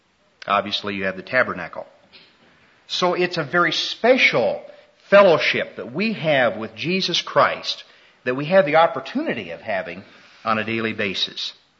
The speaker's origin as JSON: {"language": "English", "town": "Smith Center", "region": "Kansas", "country": "United States", "said": "Danny mentioned I'm from Smith Center, Kansas. How many of you know where that metropolitan center population up in north central Kansas really is?"}